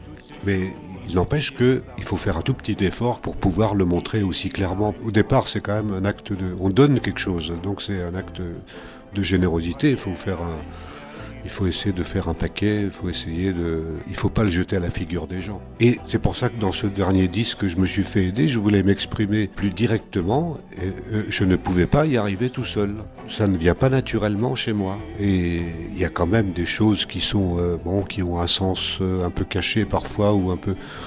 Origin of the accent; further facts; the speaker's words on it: Grand Est, France; first language Alsatian; French is a second language; also born or lived in Paris; Je suis né à Paris, je suis allé en Alsace. En Alsace, je parlais l'alsacien, je ne parlais pas le français.